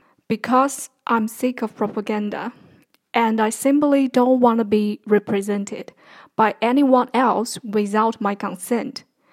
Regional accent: China; English is a second language; moved away as an adult; The first time that Joe Biden met Xi Jinping is in 2011 in my hometown. I am 31

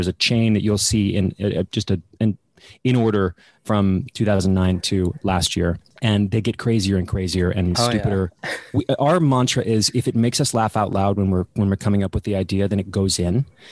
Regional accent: Dallas, Texas, United States; I'm from Dallas, Texas.

